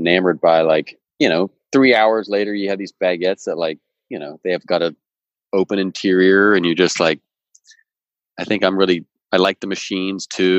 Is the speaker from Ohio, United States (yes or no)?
no; West Virginia, United States; I grew up in West Virginia.